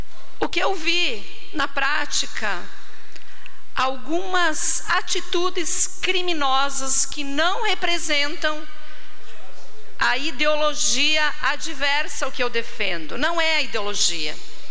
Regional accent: Chapecó, Santa Catarina, Brazil; born there; Eu nasci em Chapecó. Para aí. 47 anos de vida.

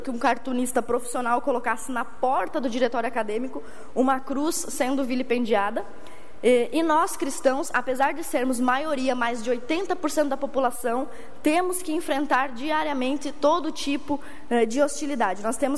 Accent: Chapecó, Santa Catarina, Brazil; Principalmente no caso de Chapecó, de onde eu vim

